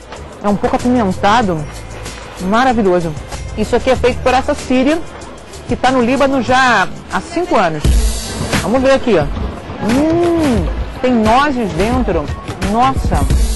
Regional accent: Brazil; Sou brasileira.

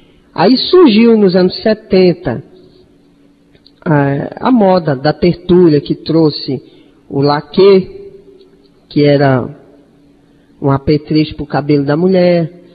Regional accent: Belém, Pará, Brazil; antes do ano de 93, eu residia em Belém do Pará, que é minha cidade natal.

